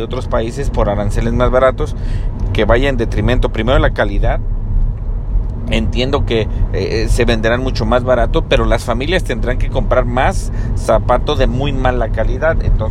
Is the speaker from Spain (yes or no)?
no; Mexico; Es nuestra obligación como mexicanos, como autoridades, proteger siempre a nuestro mercado interno